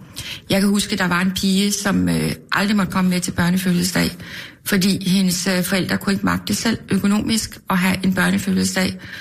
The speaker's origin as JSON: {"language": "Danish", "town": "Copenhagen", "region": "Capital Region of Denmark", "country": "Denmark", "tie": "born or raised there", "said": "jeg voksede op på Østerbro de første 10 år."}